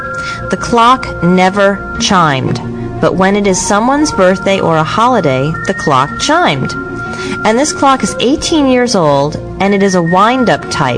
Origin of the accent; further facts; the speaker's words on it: Hackettstown, New Jersey, United States; I have friends in my hometown of Hackettstown